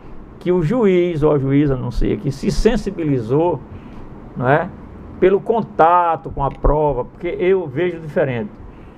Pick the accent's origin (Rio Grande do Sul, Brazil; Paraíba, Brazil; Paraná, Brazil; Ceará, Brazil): Paraíba, Brazil; born there; matuta lá do interior da Paraíba, onde eu nasci